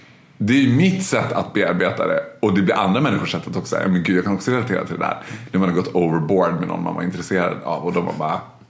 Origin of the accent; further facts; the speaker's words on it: Borlänge, Dalarna County, Sweden; moved away as an adult; also born or lived in London / Rome; now in Stockholm, Sweden; Jag är född och uppvuxen i Borlänge. Sen direkt efter gymnasiet så flyttade jag till London. Och så bodde jag i London ett år. Och sen bodde jag i Rom ett år. Och sen flyttade jag till Stockholm.